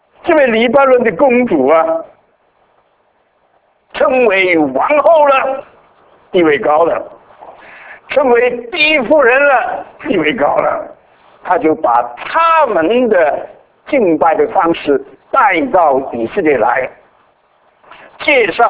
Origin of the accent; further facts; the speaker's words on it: China; moved away; 假如你回到大陆，回到我们的老家，你打听一下